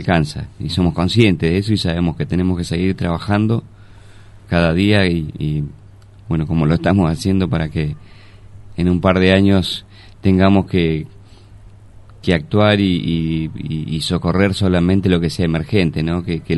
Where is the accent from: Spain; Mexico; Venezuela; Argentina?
Argentina; hemos tenido nosotros como argentinos